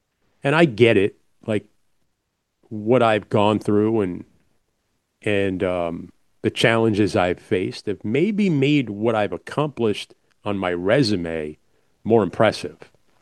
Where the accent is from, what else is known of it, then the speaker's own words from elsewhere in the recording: New York, United States; that's a kid growing up in New York, like 10 years, 12 years old, listening to Marv on the radio